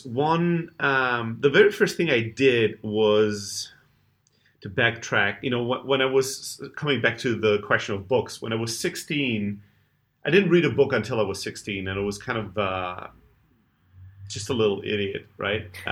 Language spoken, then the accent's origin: English; South Germany, Germany; Originally, I'm from Greece, but born and raised in Germany. So immigrant family, factory workers. And yeah, I grew up in the south of Germany